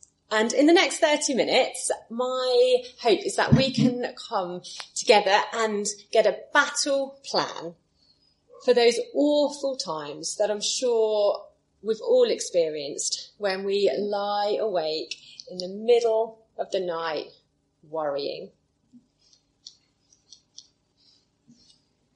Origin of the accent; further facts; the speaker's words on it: Ipswich, East of England, United Kingdom; I am definitely an Ipswich girl. So I was born in Ipswich Hospital back in 1982, and I was just thinking, I've moved away three times from Ipswich, but I've always come back. So yes, I'm definitely an Ipswich girl.